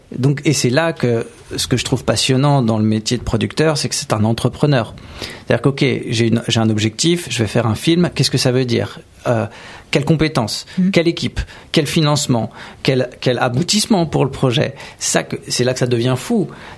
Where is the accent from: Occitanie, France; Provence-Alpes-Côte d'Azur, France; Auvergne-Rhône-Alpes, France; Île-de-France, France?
Île-de-France, France; Moi, je suis du Val-d'Oise.